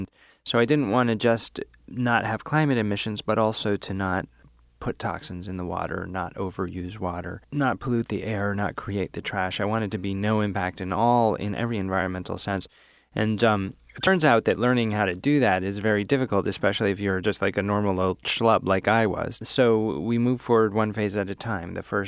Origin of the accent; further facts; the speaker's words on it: New York City, New York, United States; I'm from New York City, and there's this store called Integral Yoga